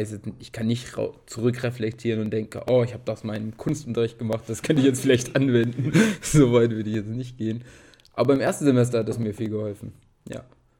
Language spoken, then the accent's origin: German; Baden-Württemberg, Germany; Ich komme eigentlich geografisch erstmal aus dem Dreiländereck, was eigentlich auch ganz schön ist, weil man kann immer in die Schweiz nach Basel oder nach Frankreich und dadurch ja, habe ich irgendwie schon Verbundenheit zu Süddeutschland